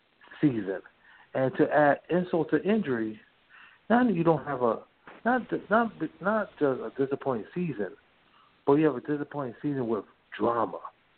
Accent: New York, United States; As a New Yorker, I want my winning season now.

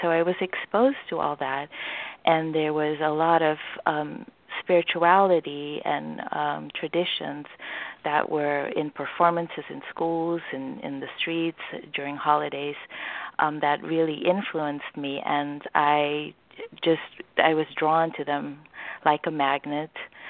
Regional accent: Paramaribo, Paramaribo District, Suriname; I'm from Suriname, which is a little country above Brazil

